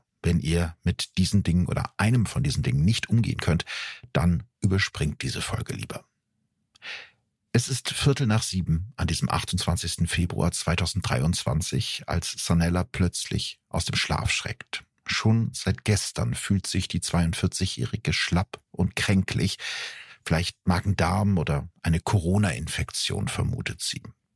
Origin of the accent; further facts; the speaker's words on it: Gütersloh, North Rhine-Westphalia, Germany; In meiner Heimatstadt Gütersloh